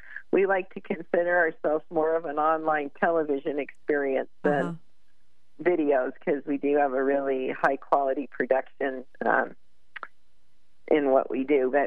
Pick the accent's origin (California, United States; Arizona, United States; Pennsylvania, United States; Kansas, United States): California, United States; now in Utah, United States; I'm from the San Francisco Bay Area.